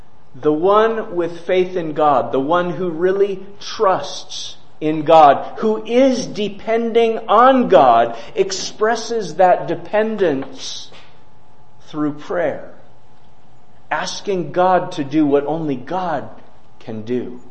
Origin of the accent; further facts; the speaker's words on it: Minnesota, United States; I grew up in Minnesota. I'd never really seen mountains. I mean, technically we have one hill they call a mountain